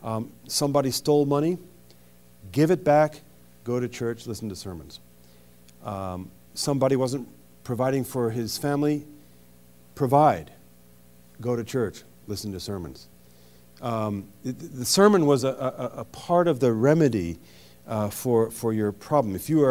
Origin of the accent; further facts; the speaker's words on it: France; When I was a young man growing up in France